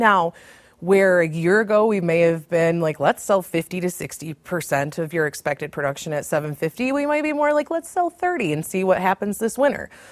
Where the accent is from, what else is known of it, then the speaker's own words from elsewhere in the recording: Michigan, United States; in the soft red wheat areas, my home state of Michigan, you know, we can't buy a string of dry days.